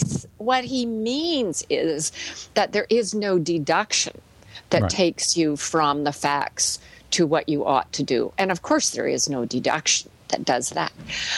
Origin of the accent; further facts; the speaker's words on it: Canada; now in United States; for me as a Canadian coming to America